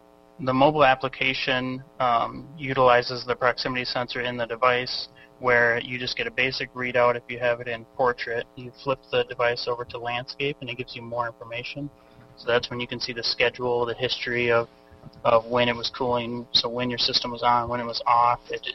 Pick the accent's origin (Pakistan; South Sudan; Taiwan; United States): United States; Minnesota; I'm from Minnesota, and we've had crazy heat for all summer now